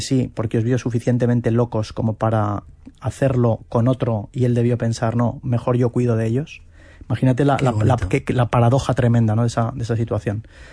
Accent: Bilbao, Basque Country, Spain; que soy de Bilbao y esto marca esto marca mucho

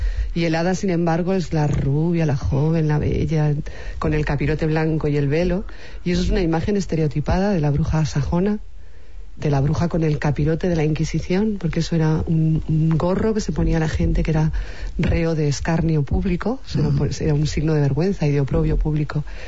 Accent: León, Castile and León, Spain; Soy de León, León, pero mi familia, mi abuela era de Bercianos, del Real Camino.

